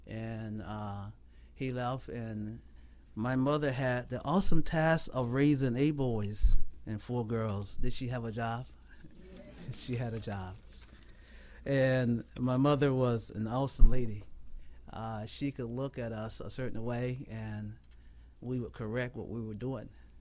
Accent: Georgia, United States; And as a little boy growing up in South Georgia, I am from a family of 12 children.

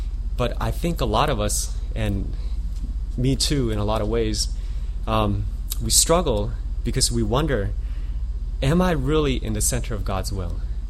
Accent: Maryland, United States; I'm from Maryland

